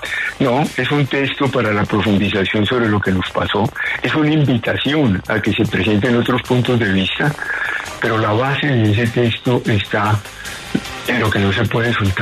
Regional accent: Colombia; como parte de la identidad de nosotros como colombianos

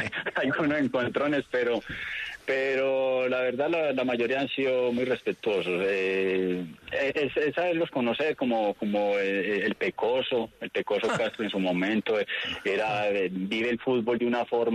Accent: Remedios, Antioquia, Colombia; ¿Es verdad que vos sos de Remedio? Y yo le decía: sí, yo soy de Remedio.

